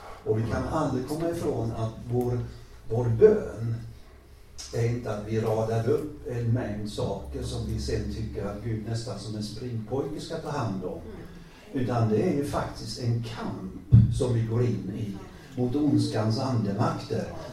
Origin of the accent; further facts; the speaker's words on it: Möcklehult, Jönköping County, Sweden; jag kommer från lilla byn Möcklehult ner åt Värnamo till.